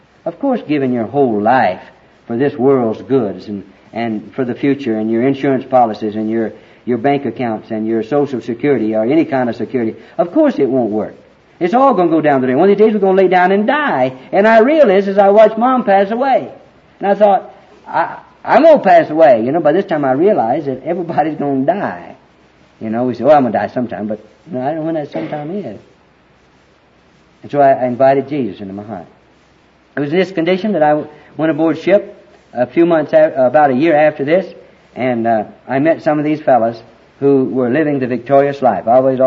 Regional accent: Alabama, United States; Being born and raised in Alabama, had you asked me, did you believe the Bible?

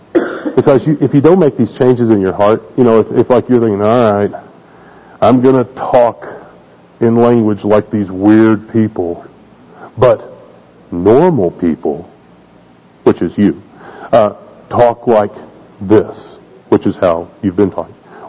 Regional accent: Oklahoma, United States; Like when I was in Oklahoma, when I grew up in Oklahoma, I'd say, hey, how far is that?

